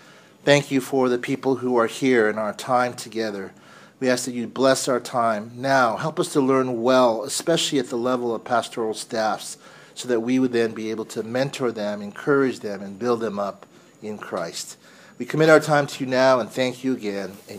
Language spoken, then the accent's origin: English; Pasadena, California, United States; And so I grew up in Pasadena at Lake Avenue Congregational, so it was a very white church.